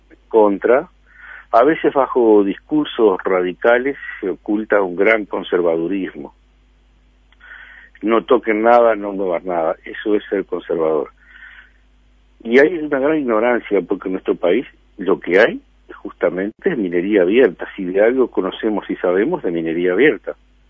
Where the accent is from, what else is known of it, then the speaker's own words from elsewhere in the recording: Canelones, Uruguay; Yo soy de Canelones